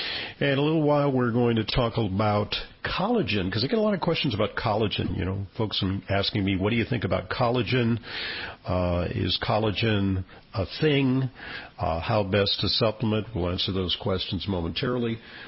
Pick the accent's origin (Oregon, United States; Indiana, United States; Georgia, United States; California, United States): California, United States; Santa Monica; now in New York, United States; it's a long trip because I reside in New York, but I decided to hop a plane for Los Angeles to join some of my classmates, high school class of 1969, Santa Monica High School